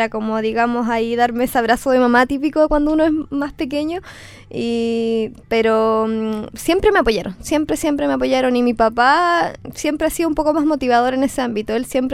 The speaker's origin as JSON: {"language": "Spanish", "town": "Oqueldán", "region": "Los Lagos", "country": "Chile", "said": "yo estudiaba en Quellón y yo soy de Oqueldán, un sector rural."}